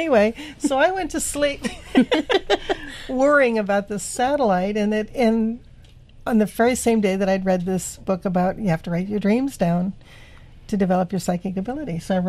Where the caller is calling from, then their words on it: California, United States; And I called him and I said, I'm calling from California.